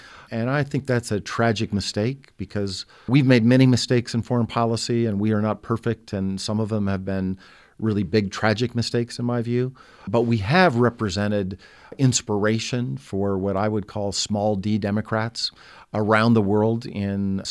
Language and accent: English; Montana, United States; Maybe that's because I'm born and raised in Montana, had nothing to do with data, but I'm an optimist for two reasons.